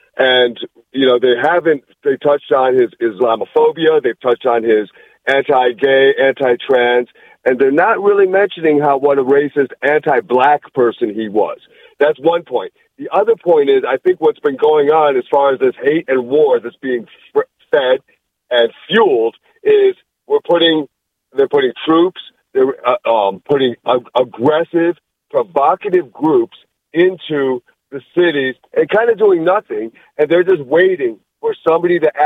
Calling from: Silver Spring, Maryland, United States; from Silver Spring.

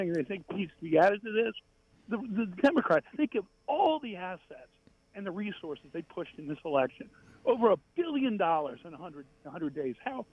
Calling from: Baltimore, Maryland, United States; from Baltimore.

